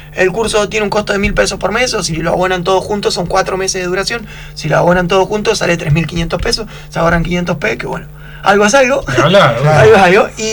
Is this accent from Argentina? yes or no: yes; Argentina; cómo somos los argentinos